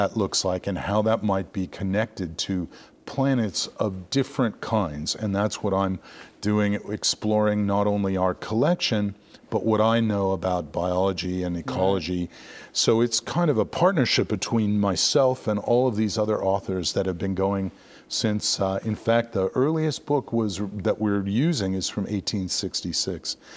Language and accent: English; Malibu, California, United States; born there; now in Kansas City, United States; so we were born in Malibu. I was born in Malibu.